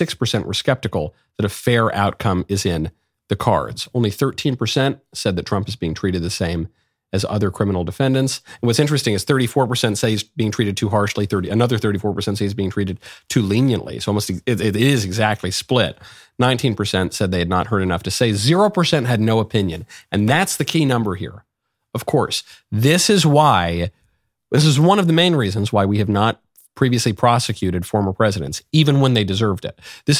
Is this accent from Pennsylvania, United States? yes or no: no; New York, United States; Maybe it's because I'm a New Yorker and I just get some of his quirks a little bit more